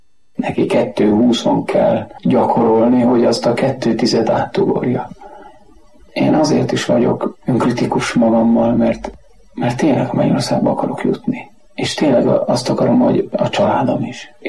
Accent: Slovakia; Felvidéki kisfaluból származom, egy 1000 lakosú római katolikus falu. A mi plébánia templomunk az Bacsfa Szent Antal

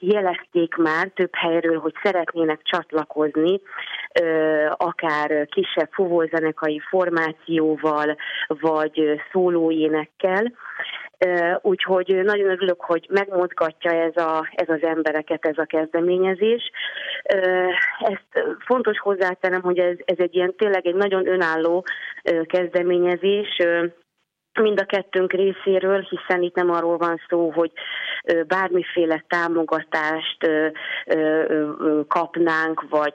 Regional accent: Hungary; magyarként nagyon büszke vagyok arra, hogy szinte egy emberként megmozdult az ország

